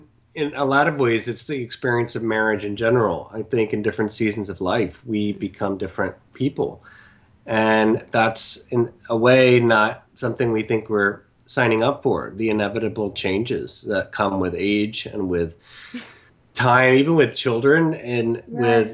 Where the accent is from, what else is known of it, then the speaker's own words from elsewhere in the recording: the South, United States; we grew up in the Bible Belt